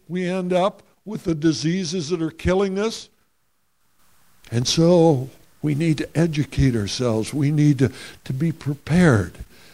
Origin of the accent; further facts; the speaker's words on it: Montana, United States; But remember, I came from Montana.